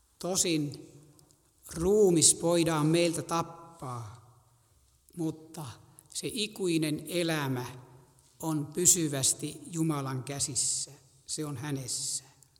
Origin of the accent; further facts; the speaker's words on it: Suonenjoki, North Savo, Finland; kuljimme siellä kotipaikkakunnallani Suonijoilla hautausmaalla, missä isäni ja äitini haudat ovat.